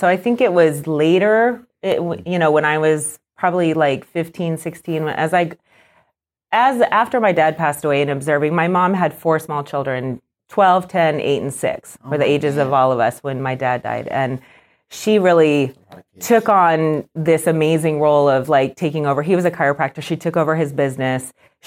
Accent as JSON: {"language": "English", "region": "Arizona", "country": "United States", "tie": "born or raised there", "said": "I grew up in Arizona when I was, elementary school age, and you pretty much have to be in the pool all the time there because it's so hot."}